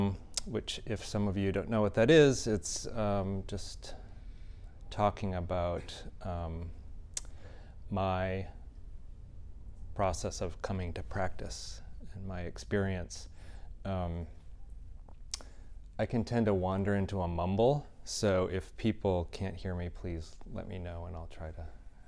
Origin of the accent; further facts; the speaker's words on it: Traverse City, Michigan, United States; also born or lived in Marquette, Michigan; I was born in born in Marquette, Michigan, in the Upper Peninsula. I didn't grow up there. My parents just happened to be up there for the summer. My dad was going to school. And I grew up around Traverse City in the Northern Lower Peninsula